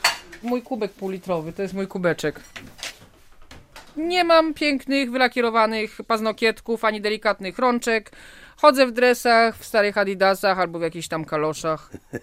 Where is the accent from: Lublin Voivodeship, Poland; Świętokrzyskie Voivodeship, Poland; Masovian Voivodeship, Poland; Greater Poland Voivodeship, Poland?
Masovian Voivodeship, Poland; Warsaw; born there; Ja urodziłam się już w Warszawie oczywiście.